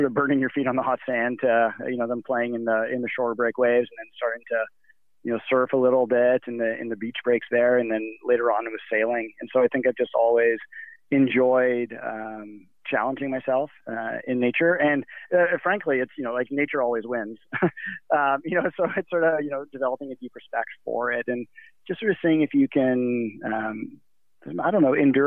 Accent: Lagos, Nigeria; Yeah, I actually grew up in West Africa. I grew up in Lagos, Nigeria, which is about as far away from the mountains as one could imagine. It's I grew up on the ocean in West Africa, so in a completely flat part of the country

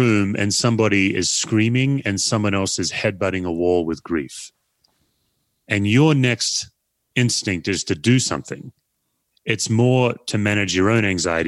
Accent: Australia; I think because I'm an Aussie, even just politically, we're much different.

